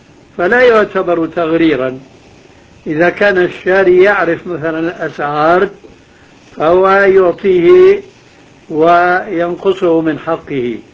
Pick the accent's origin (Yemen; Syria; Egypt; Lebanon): Syria; كما يقولون عندنا في الشام ضاعت الطاسة